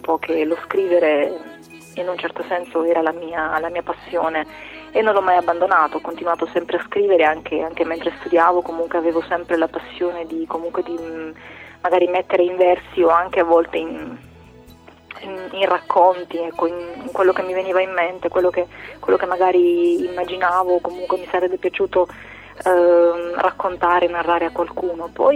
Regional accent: Foggia, Apulia, Italy; born there; now in Forlì, Italy; io sono nata a Foggia ma ho studiato scienze politiche a Forlì, dove mi sono anche laureata, e quindi ci sono rimasta praticamente a vivere

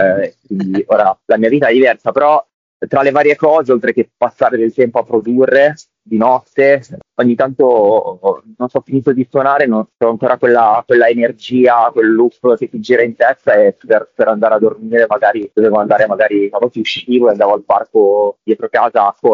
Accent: Ravenna, Emilia-Romagna, Italy; now in Bologna, Italy; Vivo a Bologna, ma sono cresciuto in Romagna, a Ravenna

